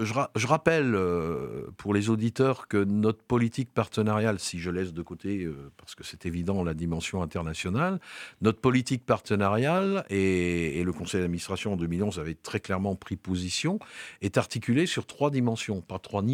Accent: Lyon, Auvergne-Rhône-Alpes, France; moi je viens de Lyon

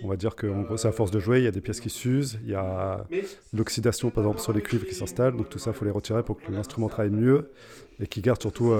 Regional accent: Compiègne, Hauts-de-France, France; moi je suis de Compiègne.

